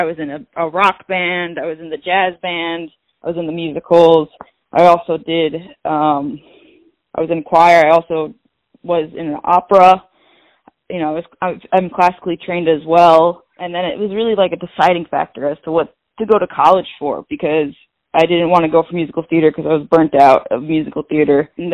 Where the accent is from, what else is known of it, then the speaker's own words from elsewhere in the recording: Yorktown Heights, New York, United States; I'm from Yorktown Heights originally in Westchester County.